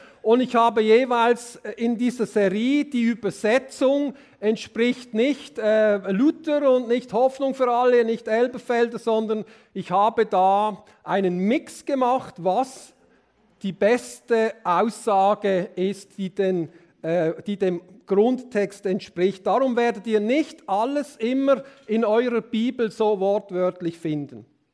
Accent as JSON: {"language": "German", "town": "Pratteln", "region": "Basel-Landschaft", "country": "Switzerland", "tie": "born or raised there", "said": "Besitzer von Bratteln, wo ich aufgewachsen bin."}